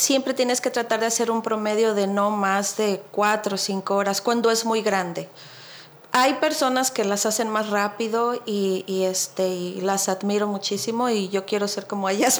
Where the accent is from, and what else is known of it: Cuernavaca, Morelos, Mexico; born or raised there; moved away as an adult; also born or lived in Culiacán; now in Alabama, United States